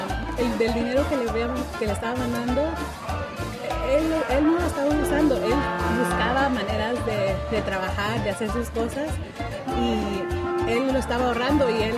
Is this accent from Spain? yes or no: no; Los Angeles, California, United States; Pero crecí en Los Ángeles, Hollywood, área de Hollywood.